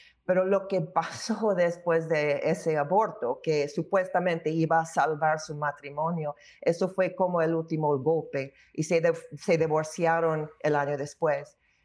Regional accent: Chicago, Illinois, United States; born there; gracias a Dios que fue ilegal en mi ciudad natal de Chicago en ese año de 64

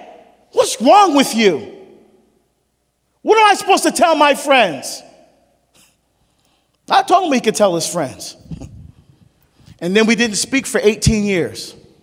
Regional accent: Barbados; born there; I was born in Barbados in the West Indies. My father was a professional singer, professional entertainer. In fact, other than the Barbados national anthem, my father has the most popular song in the history of our country.

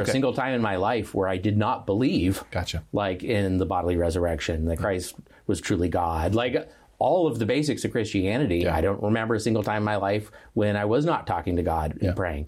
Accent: Tucson, Arizona, United States; also born or lived in Santa Barbara, California; Yeah, I grew up in Tucson, Arizona.

